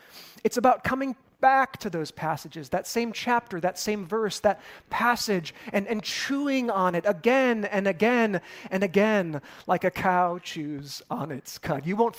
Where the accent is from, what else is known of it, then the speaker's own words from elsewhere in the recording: Chicago, Illinois, United States; I grew up in the Chicago area. I've got no connection to farms whatsoever.